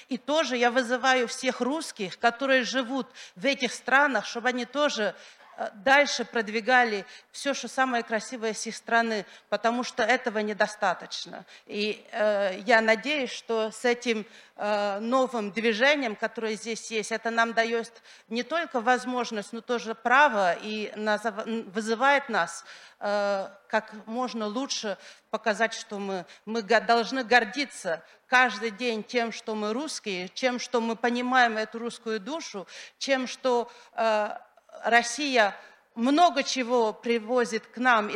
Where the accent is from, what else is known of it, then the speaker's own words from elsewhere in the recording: Senegal; я из Сенегала